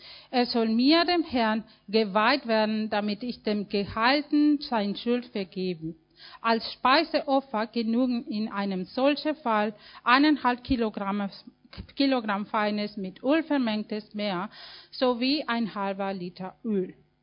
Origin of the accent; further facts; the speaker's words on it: Mexico; German is a second language; Weil ich komme aus Mexiko und in Mexiko solche Programme gibt es nicht.